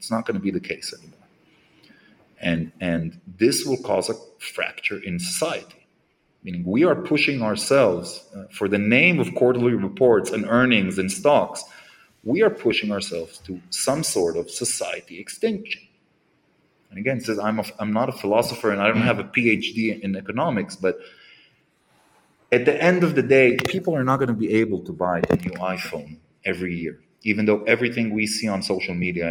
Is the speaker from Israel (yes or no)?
yes; Israel; And I'm coming again from Israel. We have extreme costs of living and everything.